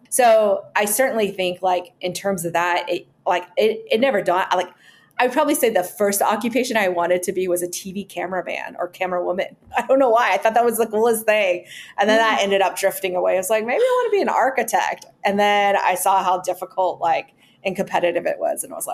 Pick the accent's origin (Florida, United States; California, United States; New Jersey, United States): California, United States; Palmdale; So I grew up in a very small town right outside of on the edge of LA County. It is called Palmdale, Lancaster, in the Mojave Desert area. I was probably the only Asian.